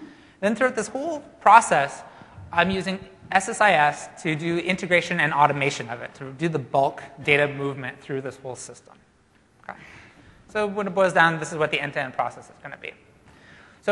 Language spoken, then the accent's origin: English; Canada; again, in my defense, I am Canadian. I don't know much about the U.S. states or whatever.